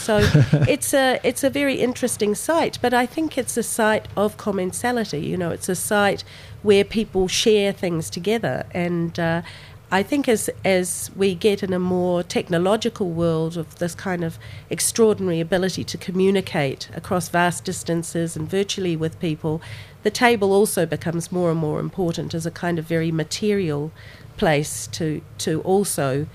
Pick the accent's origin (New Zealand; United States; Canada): New Zealand; My background is Lebanese, and I know that even growing up in New Zealand as one of the only Lebanese or foreign family in a small town in New Zealand